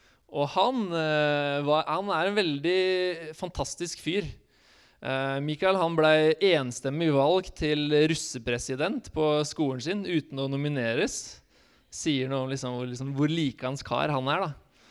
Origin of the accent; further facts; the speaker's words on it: Skien, Vestfold og Telemark, Norway; han skal flytte til Skien da, som der jeg kommer fra